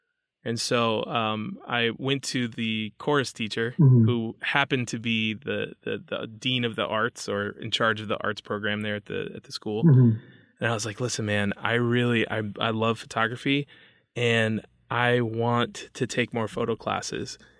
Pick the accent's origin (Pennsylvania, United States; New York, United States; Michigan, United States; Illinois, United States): Michigan, United States; Kalamazoo; I grew up in Michigan.